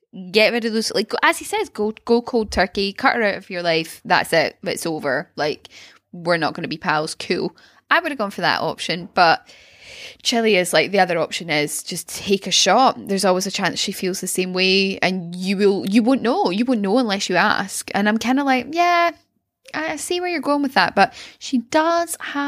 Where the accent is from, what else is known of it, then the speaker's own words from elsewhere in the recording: Scotland, United Kingdom; I know we as Scottish people eat some really fucking gross stuff